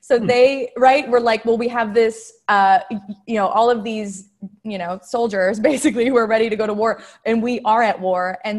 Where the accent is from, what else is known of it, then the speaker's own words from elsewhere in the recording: Quebec, Canada; I'm from Quebec